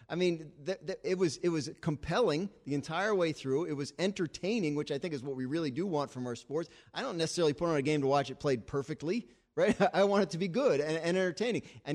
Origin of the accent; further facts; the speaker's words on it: New Jersey, United States; I'm from New Jersey, love New Jersey, proud of it.